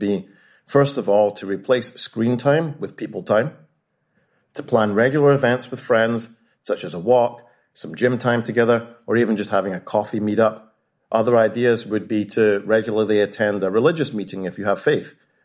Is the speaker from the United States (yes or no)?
no; United Kingdom; being British